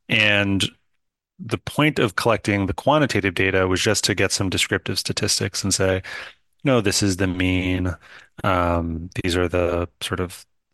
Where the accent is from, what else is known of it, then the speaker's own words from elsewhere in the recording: New York, United States; So I'm a New Yorker